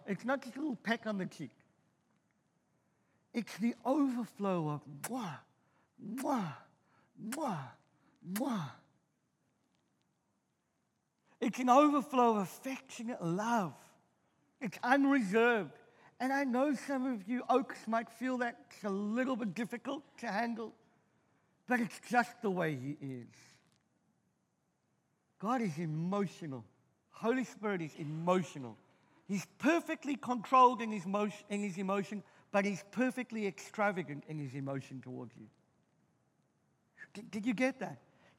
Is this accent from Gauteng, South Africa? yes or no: no; Cape Town, Western Cape, South Africa; I come from Cape Town, and I'm a Cape Coloured